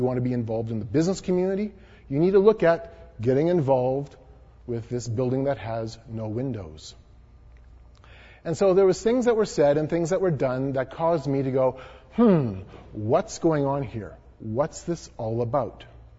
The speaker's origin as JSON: {"language": "English", "town": "Gladstone", "region": "Manitoba", "country": "Canada", "tie": "born or raised there", "said": "in my hometown. Now, my hometown is called Gladstone, Manitoba. Some of you probably have driven through it."}